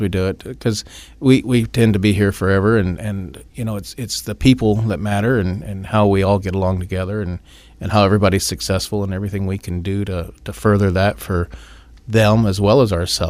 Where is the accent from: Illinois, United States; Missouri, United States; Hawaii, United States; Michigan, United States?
Illinois, United States; Elgin; now in Phoenix, United States; We're from Elgin, Illinois. So the Fox River runs through there, and that's the Fox Valley. Runs down from Wisconsin through Illinois.